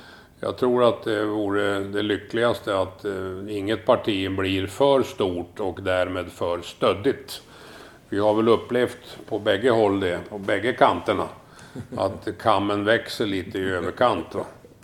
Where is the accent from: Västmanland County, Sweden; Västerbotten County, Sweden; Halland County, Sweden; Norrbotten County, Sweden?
Västerbotten County, Sweden; Skellefteå; born there; moved away as an adult; Jag är född i Skellefteå. Och flyttade väl därifrån i samband med militärtjänsten 1957.